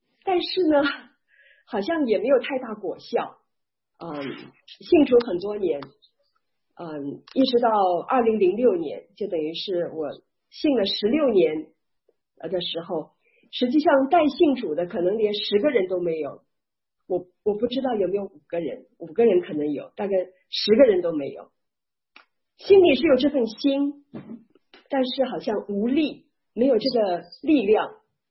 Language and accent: Chinese; Nanjing, Jiangsu, China; 那我是从中国来的，从中国南京来的，然后90年信主，90年信耶稣。